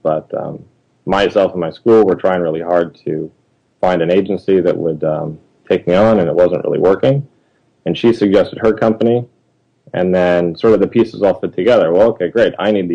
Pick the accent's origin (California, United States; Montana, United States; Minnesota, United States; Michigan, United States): California, United States; Los Angeles; And I'm from Los Angeles, so I was like, oh, yeah, I'll, you know, totally make the few hours drive to go do this.